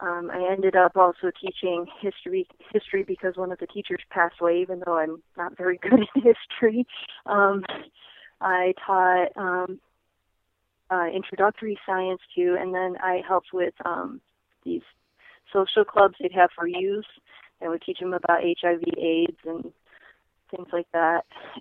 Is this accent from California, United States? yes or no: no; Michigan, United States; I grew up in Michigan.